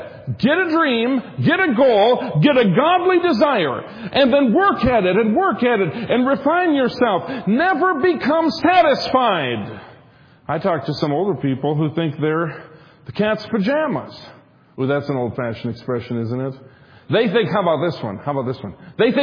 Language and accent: English; Minnesota, United States; You're from Indiana. I'm from Minnesota.